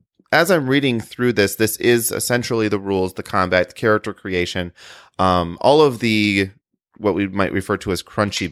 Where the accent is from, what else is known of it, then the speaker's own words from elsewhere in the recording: Chicago, Illinois, United States; So yeah, we're all from Chicago, and I live at the end of the CTA line that you guys are relatively close to.